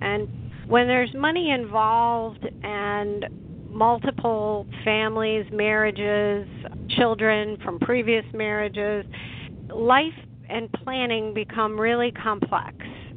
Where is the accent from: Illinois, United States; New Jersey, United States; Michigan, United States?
Illinois, United States; Chicago; I grew up in Chicago, and if anybody knows the weather in Chicago